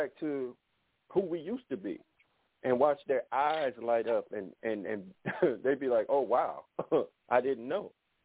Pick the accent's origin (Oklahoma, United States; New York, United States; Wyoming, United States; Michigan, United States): Michigan, United States; Detroit; I'm your homeboy. I'm from Detroit.